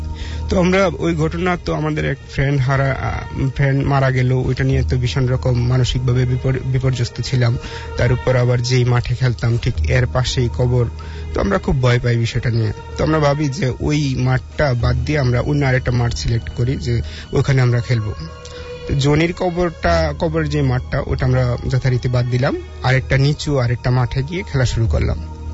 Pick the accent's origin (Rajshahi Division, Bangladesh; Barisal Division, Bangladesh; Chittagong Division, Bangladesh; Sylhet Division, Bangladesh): Sylhet Division, Bangladesh; Tengatila; now in Dhaka, Bangladesh; এসেছি আমতলী মহাখালী থেকে। আমার দেশের বাড়ি হচ্ছে সুনামগঞ্জ জেলার টেঙ্গাটিলা গ্রামে। তো আমার জন্ম, স্কুল জীবন ওইখানেই কাটে।